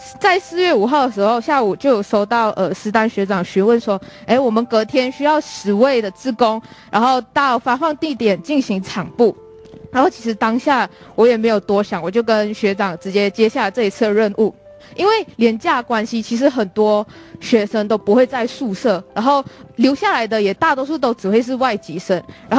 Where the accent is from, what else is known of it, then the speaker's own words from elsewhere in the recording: Johor Bahru, Johor, Malaysia; now in Taiwan; 我是来自马来西亚新山，然后现在就读慈济科技大学护理系四年级的